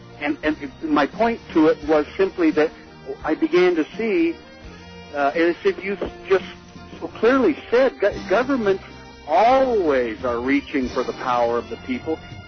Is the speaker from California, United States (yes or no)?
yes; California, United States; Well, I'm 56 years old, born and raised in California